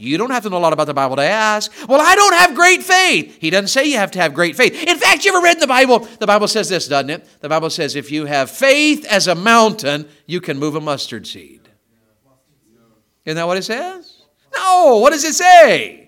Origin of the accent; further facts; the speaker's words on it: United States; I'm from America.